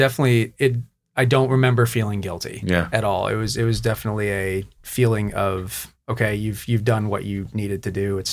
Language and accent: English; Michigan, United States; moved away as an adult; also born or lived in Denver; I'm from Michigan originally.